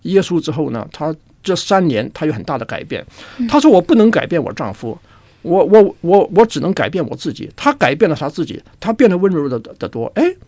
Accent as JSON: {"language": "Chinese", "country": "China", "said": "对我们中国人来说，打一个电话其实是一种恐惧"}